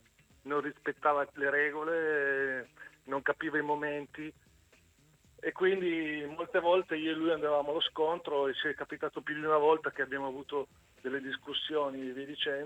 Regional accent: Turin, Piedmont, Italy; born there; Io sono torinese di nascita, ma di spirito mi sento proprio un uomo del sud

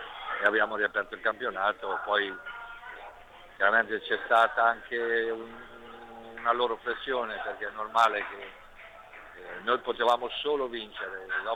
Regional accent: Ancona, Marche, Italy; chiaramente da anconetano il cuore rimane sempre lì al primo posto

